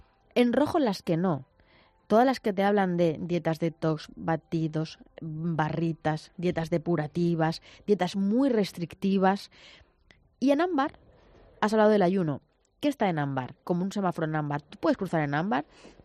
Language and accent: Spanish; Cuenca, Castilla-La Mancha, Spain; soy de Cuenca, todo me va bien.